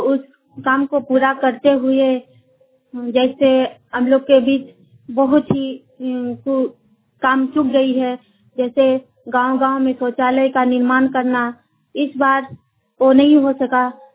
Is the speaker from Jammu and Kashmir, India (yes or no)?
no; Jharkhand, India; मैं कोटका प्रखंड से हूँ, पूर्वी सिंहभूम झारखंड।